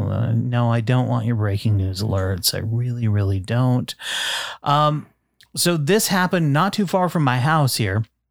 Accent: Vermont, United States; Now, growing up in Vermont, I grew up Catholic, and there were not a lot of people around who were atheist or that we knew were atheist.

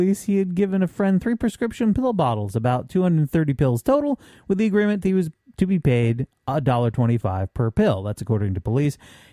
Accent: Vermont, United States; Back to my home state of Vermont.

